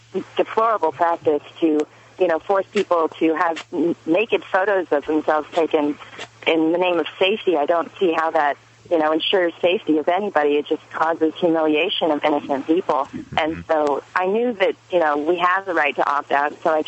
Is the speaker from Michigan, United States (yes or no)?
no; Portland, Oregon, United States; now in Keene, United States; I'm originally from Portland, Oregon, but I moved to Keene, New Hampshire to join the Free State Project